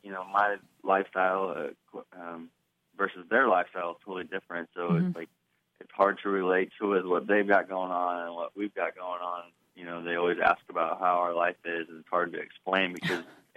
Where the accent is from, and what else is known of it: Tuscola, Illinois, United States; born or raised there; also born or lived in Urbana